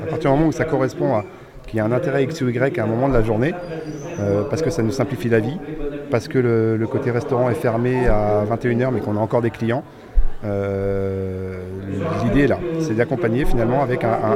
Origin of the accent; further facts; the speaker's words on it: Lamballe, Brittany, France; je viens de Lamballe, à Côte d'Armor